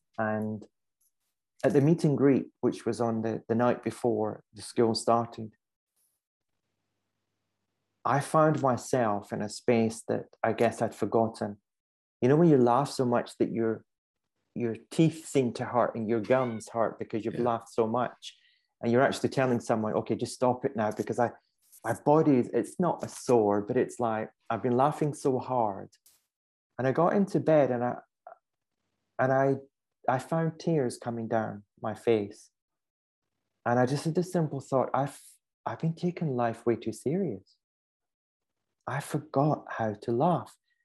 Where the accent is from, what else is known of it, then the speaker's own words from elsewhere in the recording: Scotland, United Kingdom; now in England; So I'm originally from Scotland, living in England.